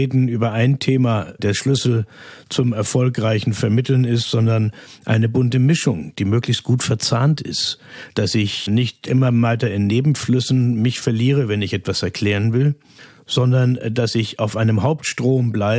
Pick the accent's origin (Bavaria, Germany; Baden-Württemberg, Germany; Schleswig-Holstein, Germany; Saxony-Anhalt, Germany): Schleswig-Holstein, Germany; Kiel; born there; Ich komme ursprünglich aus Kiel. Ich bin in Kiel in Schleswig-Holstein geboren. Meine Eltern waren allerdings, meine Mutter aus Schleswig-Holstein, aber mein Vater war aus Siebenbürgen.